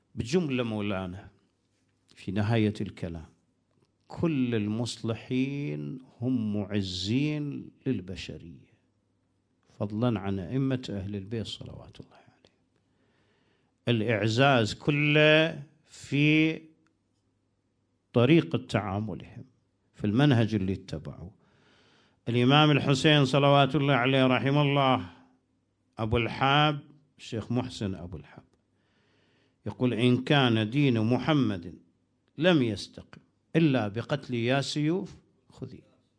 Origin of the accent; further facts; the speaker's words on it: Iraq; شوفها هناك يسمونها عندنا بالعراق ماجينة، وهنا يسمونها قرقعان